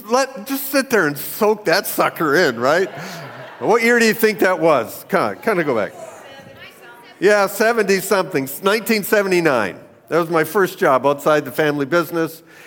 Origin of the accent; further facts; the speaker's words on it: Ontario, Canada; I'm from Canada. I grew up 20 minutes away from that lake that's been in the news in the last couple of weeks, right? I grew up in Ontario.